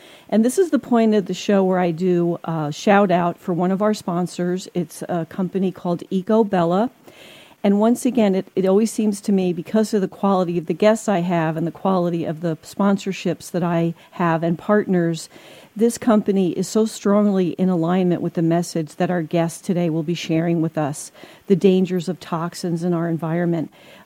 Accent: New Jersey, United States; It is, and I'm from Jersey, so I definitely would say Sandra.

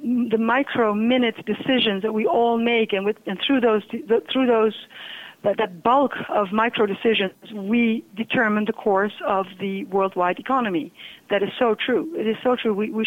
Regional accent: Netherlands; He's from Belgium, and we're from the Netherlands, so that's, I think he lived like about 2 hours away from us.

